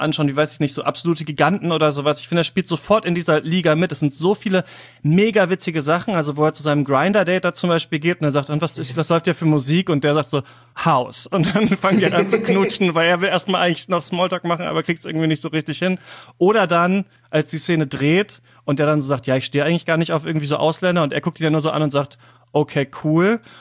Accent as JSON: {"language": "German", "country": "Germany", "tie": "born there"}